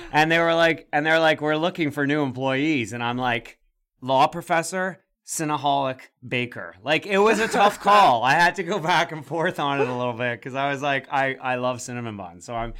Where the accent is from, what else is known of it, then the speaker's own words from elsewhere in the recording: Montreal, Quebec, Canada; I'm a native Montrealer. I grew up in Montreal.